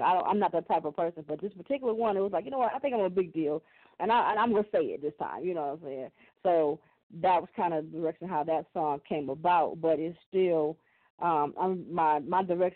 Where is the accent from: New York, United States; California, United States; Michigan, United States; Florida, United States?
Michigan, United States; Flint; I'm from Flint. I currently live in Flint.